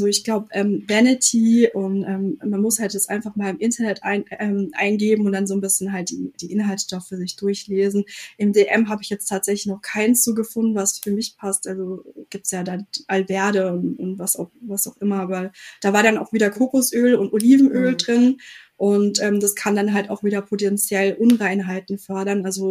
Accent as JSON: {"language": "German", "town": "Freiburg im Breisgau", "region": "Baden-Württemberg", "country": "Germany", "said": "Also ich komme aus der Ecke Freiburg im Breisgau, Baden-Württemberg."}